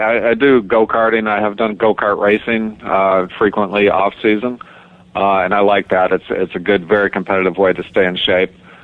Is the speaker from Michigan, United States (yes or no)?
yes; Grand Rapids, Michigan, United States; I grew up in Michigan, and it's just a couple hours away in Grand Rapids